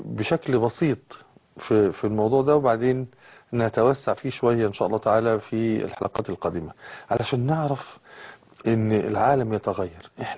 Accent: Egypt; يعني احنا عندنا في مصر والبلاد العربيه قد نرى المطر في ايام معدوده في السنه

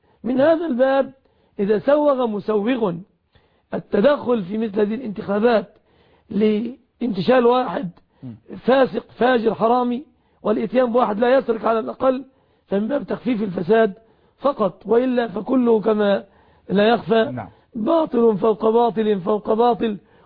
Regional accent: Egypt; سواء عندكم في العراق أو عندنا في مصر أو في أي بلد

